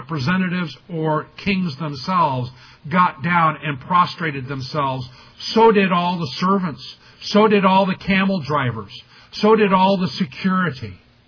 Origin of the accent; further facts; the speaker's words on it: Washington, District of Columbia, United States; I grew up in Washington, D.C., or just outside.